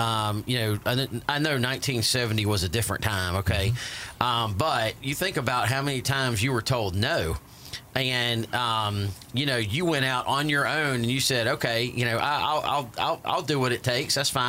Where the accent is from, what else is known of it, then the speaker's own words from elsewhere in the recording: Taylors, South Carolina, United States; No, I grew up in Taylor's.